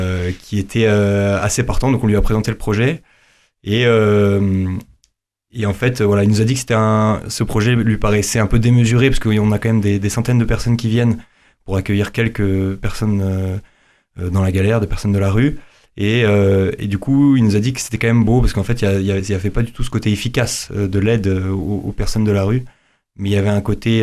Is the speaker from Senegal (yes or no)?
no; Paris, Île-de-France, France; now in Toulouse, France; moi, je ne suis pas un vrai Toulousain, je viens de Paris.